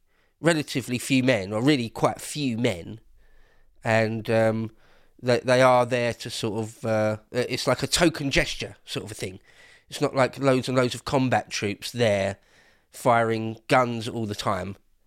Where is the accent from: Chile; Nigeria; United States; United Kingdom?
United Kingdom; England; I'm an Englishman. What the hell has this got to do with Albion?